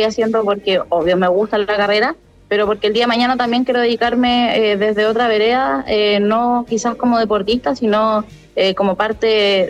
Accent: Temuco, Araucanía, Chile; now in Santiago, Chile; También obviamente viajo a mi casa, yo soy de Temuco, sí, pues. Entonces yo actualmente estoy acá en Santiago

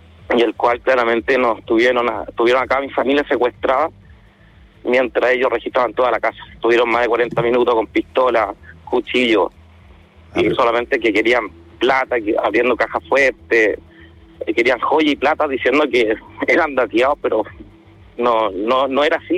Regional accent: Lampa, Santiago Metropolitan, Chile; nosotros somos de acá de Lampa.

